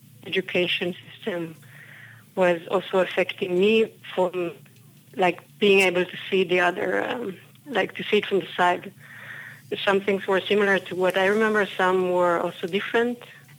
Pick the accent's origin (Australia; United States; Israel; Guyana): Israel; English is a second language; I grew up in Israel and had my school in Israel